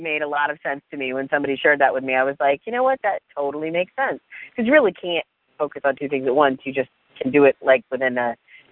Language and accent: English; Minnesota, United States; accent: Minnesotan; It was my Minnesotan version of my hybrid chameleon accent, apparently.